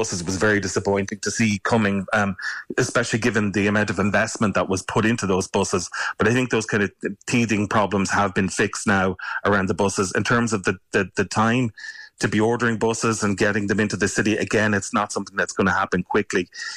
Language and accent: English; Waterford, Munster, Ireland; I think I'm from Waterford, and that road has been very good